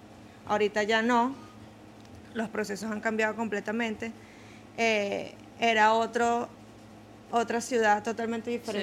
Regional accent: Venezuela; moved away as an adult; now in United States; Yo vengo de Venezuela, migré por asilo político.

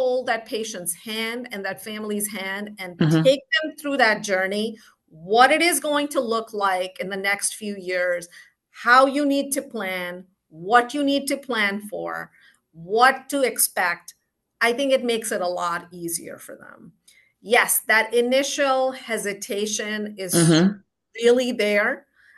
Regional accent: India; moved away; I grew up in India, so I had not studied American history

